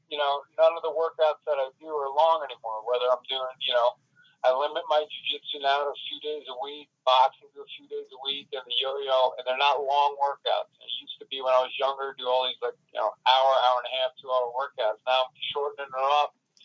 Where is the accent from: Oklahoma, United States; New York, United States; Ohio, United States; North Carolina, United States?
New York, United States; I grew up in Long Island